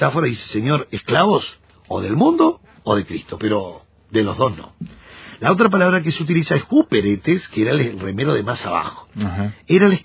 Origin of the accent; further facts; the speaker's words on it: Uruguay; born there; Yo no soy judío, soy de línea brasilera, porque mi papá era brasilero, y yo nací en Uruguay